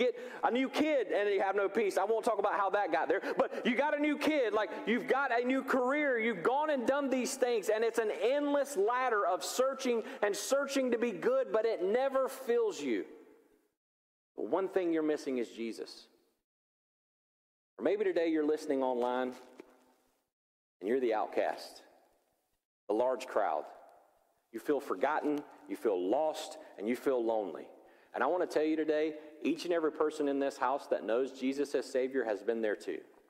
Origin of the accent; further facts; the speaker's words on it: the South, United States; I mean, we grew up here in the Bible Belt in the South.